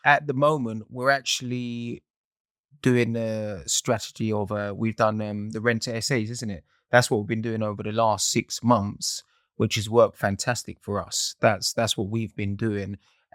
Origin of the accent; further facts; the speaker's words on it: London, United Kingdom; when we got married, we bought our first property in Hertfordshire. So I'm from London, but we moved out to Hertfordshire.